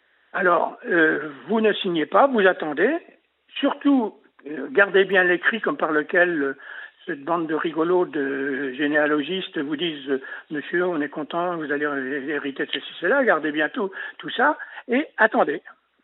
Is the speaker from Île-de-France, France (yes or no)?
no; Evreux, Normandy, France; qui connaissez bien Évreux, parce que je suis d'Évreux aussi